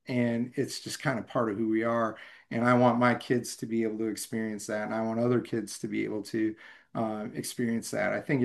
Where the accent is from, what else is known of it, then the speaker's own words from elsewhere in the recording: Orange Park, Florida, United States; also born or lived in Midwest / Southern California; like I was born in the Midwest, but we lived in Southern California for 3 years, and then a little town called Orange Park, Florida, outside of Jacksonville, Florida.